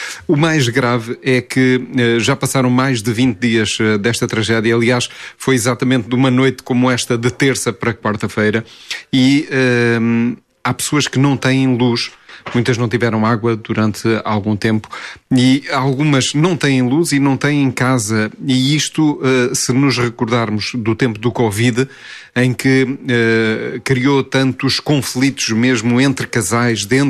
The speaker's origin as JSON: {"language": "Portuguese", "town": "Marinha Grande", "region": "Centro", "country": "Portugal", "tie": "born or raised there", "said": "Eu sou da Marinha Grande, nascido na Marinha Grande"}